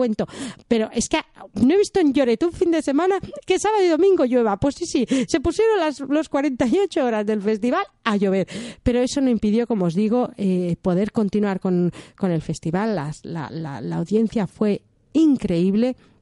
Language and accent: Spanish; Germany; Spanish is a second language; yo, como alemana que soy, pues me recuerda muchísimo a Suiza, me recuerda muchísimo a Alemania, me recuerda, bueno, a mi casa, a mi tierra.